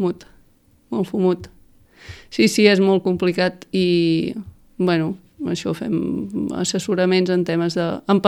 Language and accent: Catalan; Fornells, Catalonia, Spain; born there; la casa de quan vaig néixer, diguéssim, és a Fornells, i la casa de la meva mare és a Fornells